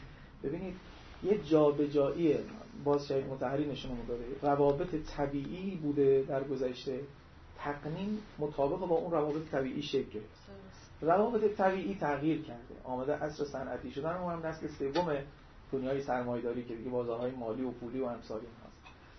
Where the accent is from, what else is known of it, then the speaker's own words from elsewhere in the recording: Khuzestan, Iran; من بچه خوزستانم،